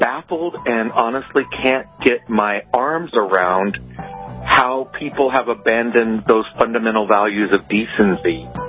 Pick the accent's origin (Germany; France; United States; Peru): United States; as a voter, as an American taxpayer, as a lover of my nation, and our democracy